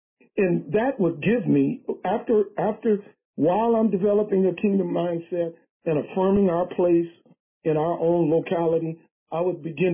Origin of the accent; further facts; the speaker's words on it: United States; born there; I'm an American citizen by birth